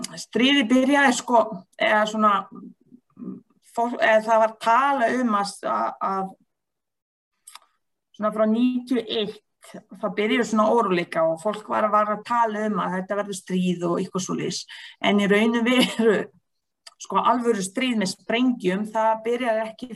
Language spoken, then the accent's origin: Icelandic; Bosnia & Herzegovina; Icelandic is a second language; now in Iceland; Ég fædd og uppal í Bosníu-Herzegovinu sem á Balkanska